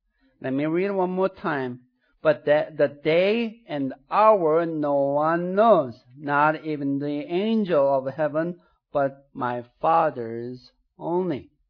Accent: South Korea; first language Korean; English is a second language; As I was growing up in Korea, there was no such a thing as article in our language.

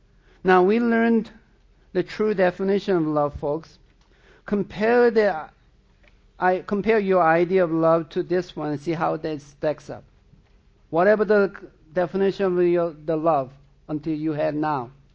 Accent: southern Sweden, Sweden; first language Swedish; English is a second language; I'm from Sweden, southern Sweden.

